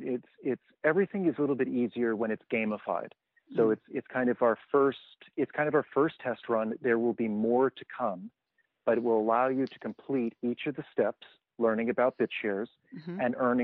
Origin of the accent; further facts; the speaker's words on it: Manhattan, New York, United States; born there; I'm a New Yorker, right? Uh-huh. You boil it down, I'm born in Manhattan.